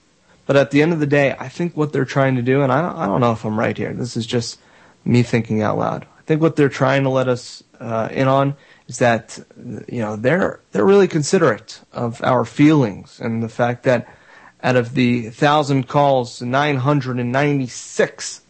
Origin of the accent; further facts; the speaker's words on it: Florida, United States; Republican from my home state here of Florida.